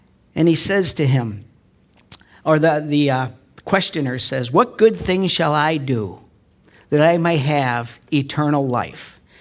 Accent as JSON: {"language": "English", "country": "Ireland", "said": "I'm Irish to the bone."}